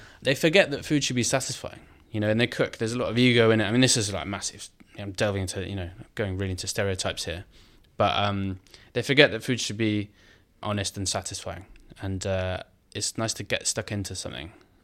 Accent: Birmingham, West Midlands, United Kingdom; growing up in Birmingham, we used to eat a lot of curry

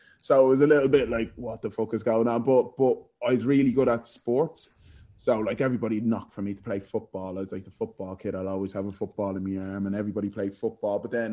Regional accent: Clonsilla, Leinster, Ireland; moved away as an adult; now in England; So it's beside Blanchardstown. So, yeah, I grew up in Clonsilla, lived there until I was 19, and then I moved to England to play football

